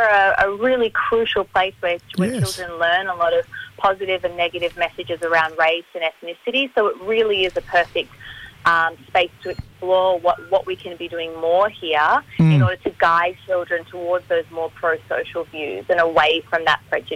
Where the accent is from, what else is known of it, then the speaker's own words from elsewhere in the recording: Melbourne, Victoria, Australia; I'm from Melbourne. I've got a mixed background. My family's from Eritrea and Australia, so a country in East Africa.